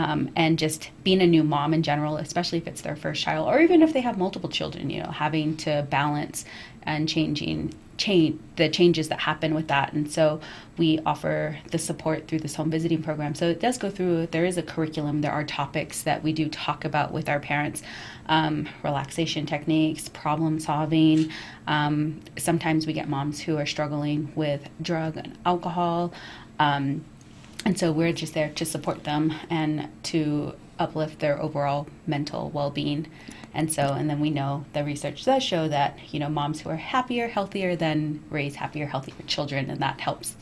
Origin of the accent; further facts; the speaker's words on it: Arizona, United States; And I'm from Tisson Spas, Arizona, which is where I currently reside.